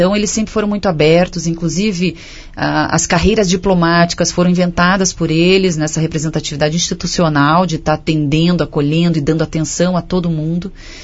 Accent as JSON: {"language": "Portuguese", "town": "Campo Mourão", "region": "Paraná", "country": "Brazil", "said": "Eu sou de Cabo Mourão, né?"}